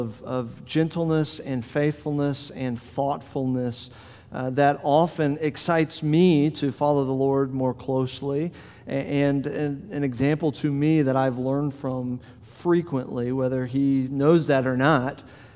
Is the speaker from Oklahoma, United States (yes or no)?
no; Florida, United States; now in Delaware, United States; As he mentioned, I'm from Florida, and as he mentioned, everything good happened to me in Florida, and so I came to Delaware really unaware of anything of what life would be here